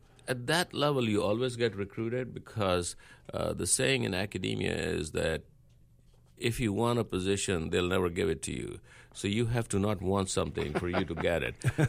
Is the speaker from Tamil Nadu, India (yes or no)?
no; Mumbai, Maharashtra, India; first language Punjabi; English is a second language; moved away as an adult; also born or lived in Punjab; now in United States; I grew up in Bombay. I was brought up in Bombay all my life